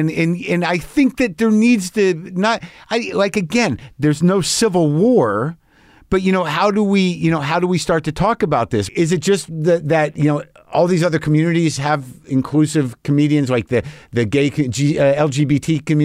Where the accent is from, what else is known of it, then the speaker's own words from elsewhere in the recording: New Mexico, United States; Yeah, I grew up in New Mexico. A lot of guns around. My dad had guns.